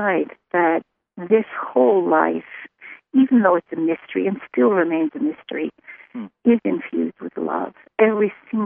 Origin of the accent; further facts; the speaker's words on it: Ireland; You know, I grew up in Ireland, and so, of course, I had to go back to the scene of the crime and sort of relive it there